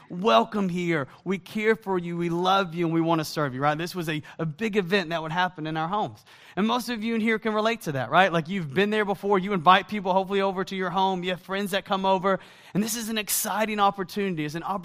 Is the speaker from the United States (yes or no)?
yes; Georgia, United States; accent: Southern; I was raised in the South, and my accent is not a Wisconsin accent. It actually is from the South. And so I was born and raised in Georgia.